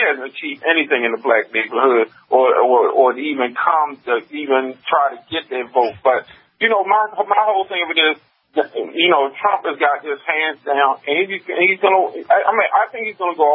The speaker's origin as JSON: {"language": "English", "region": "Maryland", "country": "United States", "tie": "born or raised there", "also_born_or_lived": "Queens, New York", "said": "I came from the Queensbridge jungle. I came from the Queens Project jungle, and when we moved to Maryland, I grew up in not the best of neighborhoods until my mom really got out of college"}